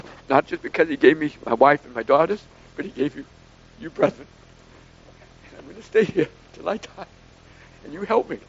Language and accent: English; Boston, Massachusetts, United States; That's all I cared about was sports, growing up in Boston.